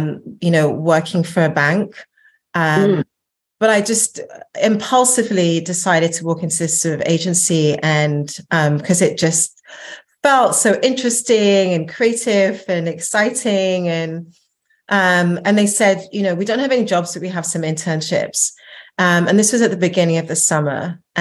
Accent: England, United Kingdom; growing up in England

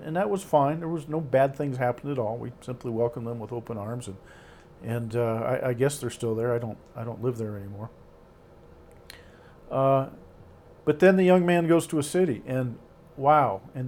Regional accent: Seabeck, Washington, United States; I grew up in a beautiful part of the country. I grew up in the Pacific Northwest, a little place called Seebeck on Hood Canal. For me, it was paradise.

